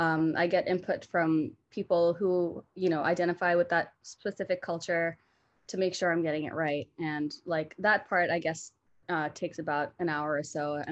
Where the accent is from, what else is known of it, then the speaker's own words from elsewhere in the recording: New Hampshire, United States; Well, growing up, I grew up in a mostly like white area. I grew up in New Hampshire.